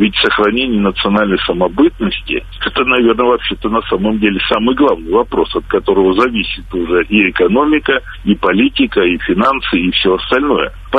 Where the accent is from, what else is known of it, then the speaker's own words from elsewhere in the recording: Russia; Я сам как русский, не знаю, азиат ли я, европеец ли я, южанин или северянин